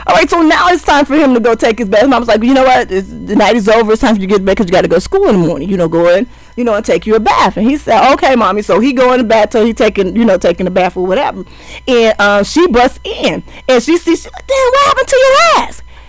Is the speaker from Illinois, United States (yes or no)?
yes; Chicago, Illinois, United States; Okay, so I know I'm a little older, but let me, and we're from Chicago